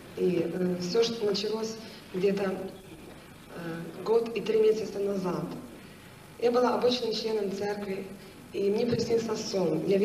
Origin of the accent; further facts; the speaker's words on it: Lviv, Lviv Oblast, Ukraine; Во Львове, я не из Киева.